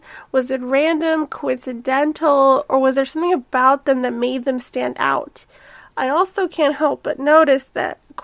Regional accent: Chicago, Illinois, United States; I'm from Chicago, and I'm the host of Welcome to the Neighborhood podcast.

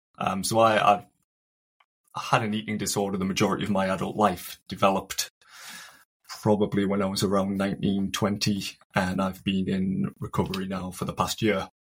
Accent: North East England, United Kingdom; I'm from County Durham, and I wish TikTok shared your love for my accent

